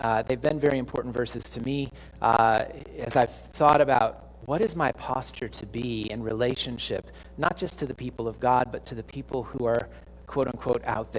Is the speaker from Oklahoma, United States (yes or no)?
no; California, United States; I grew up in California. It's very different there in terms of church going.